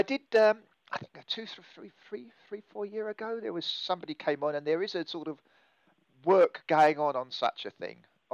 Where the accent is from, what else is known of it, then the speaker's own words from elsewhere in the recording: England, United Kingdom; I was brought up in England I was born in the 50s.